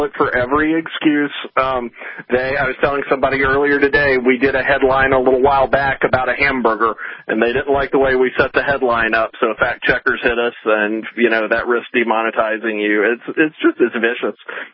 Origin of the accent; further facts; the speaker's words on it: Arkansas, United States; The people in my hometown with 500 people in Arkansas.